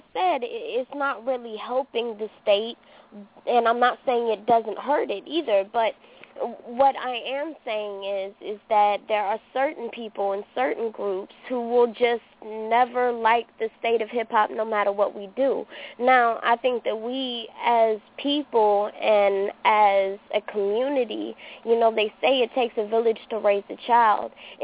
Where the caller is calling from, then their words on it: Columbus, Georgia, United States; I am calling from Columbus, Georgia.